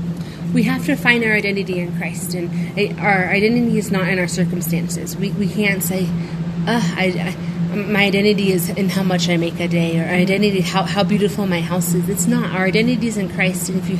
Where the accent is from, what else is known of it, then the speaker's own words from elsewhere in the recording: United States; Especially me being an American, there's a lot of misconception.